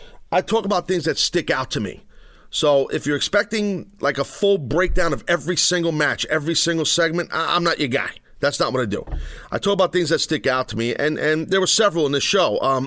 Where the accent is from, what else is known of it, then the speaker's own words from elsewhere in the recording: United States; I live across the pond. I'm an American. I'm across the pond.